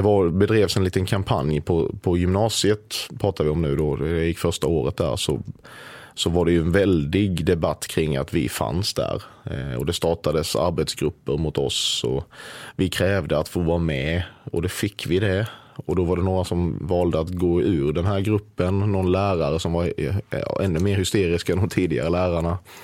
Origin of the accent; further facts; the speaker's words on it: Sweden; jag är svensk, jag nöjer mig med äran